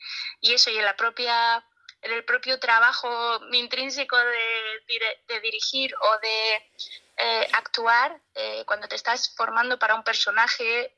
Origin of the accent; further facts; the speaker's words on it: Granada, Andalusia, Spain; now in Bilbao, Spain; Yo soy de Granada, pero llevo muchísimos años viviendo en Bilbao y pues para mí este norte es parte de lo que soy, de quién soy.